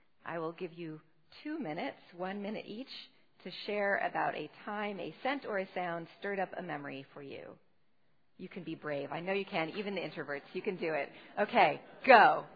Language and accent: English; Los Angeles, California, United States; I grew up in Los Angeles. When I was in junior high, my daily walk to school took me past a particular evergreen tree. My neighborhood was mostly palm trees, eucalyptus, carob, and gum.